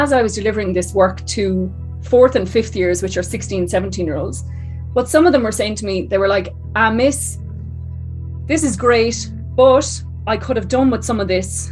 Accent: Ballinasloe, County Galway, Ireland; I'm from rural East Galway. So I grew up outside Ballinasloe

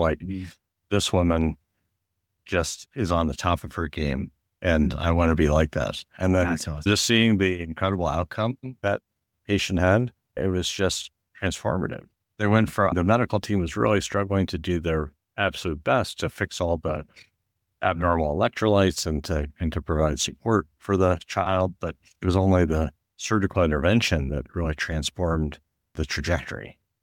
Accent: Springfield, Missouri, United States; my sister's husband's father was an anesthesiologist in our hometown, my hometown, Springfield, Missouri.

